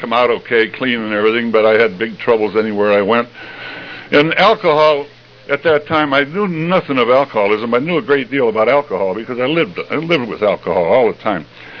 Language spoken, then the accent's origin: English; Cleveland, Ohio, United States; I'm from Cleveland, Ohio, and you bet. Good place to be from.